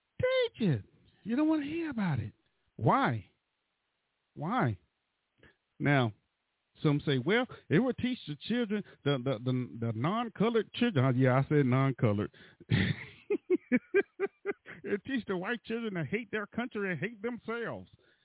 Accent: United States; We're Americans. Yeah, we're going to have our differences, of course.

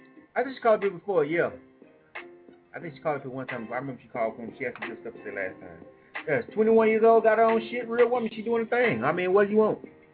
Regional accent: Panama City, Florida, United States; I'm from Panama City, Florida.

